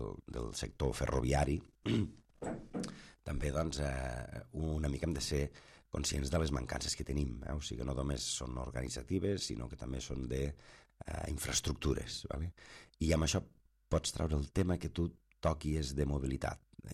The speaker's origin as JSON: {"language": "Catalan", "region": "Catalonia", "country": "Spain", "said": "A vegades diuen, no, és que tu d'on ets? Pues, bueno, jo sóc, a vegades els hi contesto, jo sóc d'allí on s'acaba l'autovia, aquell territori que allà que s'acaba l'autovia."}